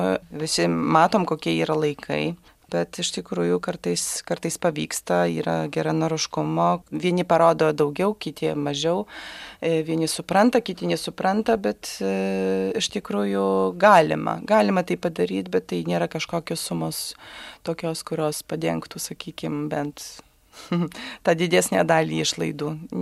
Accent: Poland; labai buvo įdomu, kodėl mes iš Lenkijos, o kaip čia Lietuva.

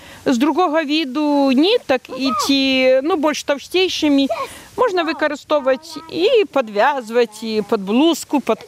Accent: Belarus; My sami z Brzeskiej w oblasti.

